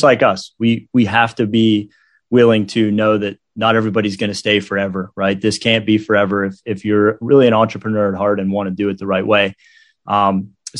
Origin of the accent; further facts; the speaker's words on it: Pennsylvania, United States; We grew up together. We're from Western Pennsylvania. Our parents are still really good friends.